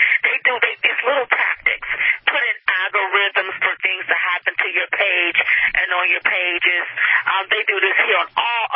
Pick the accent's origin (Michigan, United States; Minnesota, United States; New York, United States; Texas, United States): Michigan, United States; Detroit; also born or lived in North Carolina; We grew up half in Detroit and then in North Carolina.